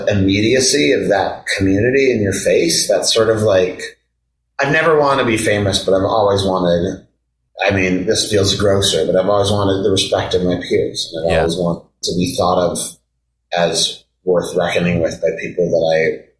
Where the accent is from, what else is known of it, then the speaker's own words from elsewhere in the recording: United States; sometimes I will find myself being more American